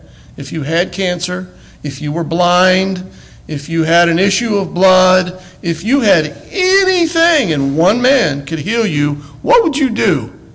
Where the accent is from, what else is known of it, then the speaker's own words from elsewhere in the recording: Kansas, United States; we're all from Kansas. I think this is a trait of a Kansan, by the way. Since I'm a Kansan, I can say this.